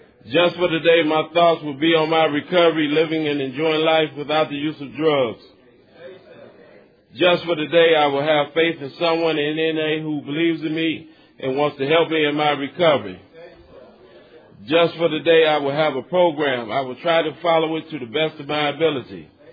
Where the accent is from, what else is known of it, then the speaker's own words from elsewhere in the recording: Detroit, Michigan, United States; I'm an addict from Detroit, Michigan.